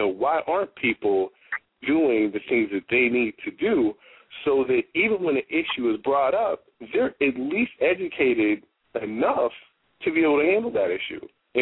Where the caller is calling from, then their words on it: Miami, Florida, United States; I'm calling from Miami, Florida.